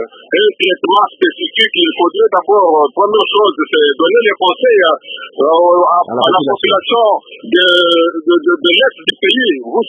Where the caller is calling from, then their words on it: Kananga, Kasaï-Central, DR Congo; je ne suis pas à Kananga. Je suis de Kananga, mais je suis présentement à Kinshasa.